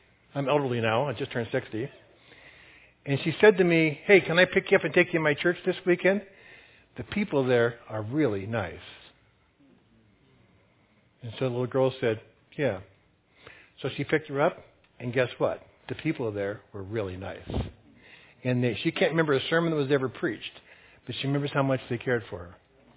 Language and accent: English; California, United States; also born or lived in Long Island; And I'm from California, and I hardly knew anybody here.